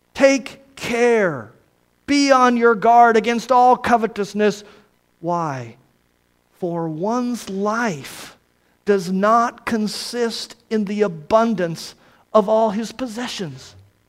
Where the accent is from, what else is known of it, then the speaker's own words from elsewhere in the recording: Iowa, United States; as my pastor told me growing up in Iowa, in the Midwest, an agricultural community